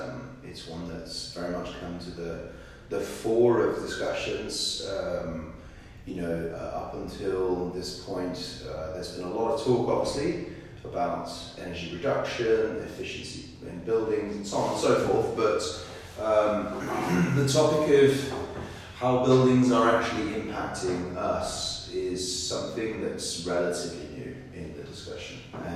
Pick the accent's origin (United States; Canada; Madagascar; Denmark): Denmark